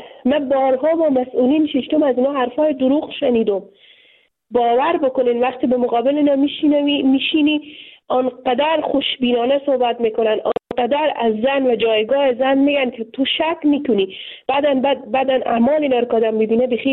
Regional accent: Afghanistan; اکثرا مسلمان از افغانستان هستیم، به خانواده های مسلمان در یک خانواده های سنتی که ارزش ها و باورهای دینی فرهنگی و اجتماعی خود خود داشته ما بزرگ شدیم

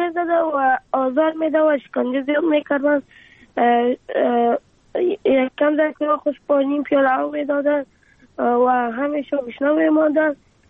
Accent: Afghanistan; افغانستان و وطن خودم را بسازم

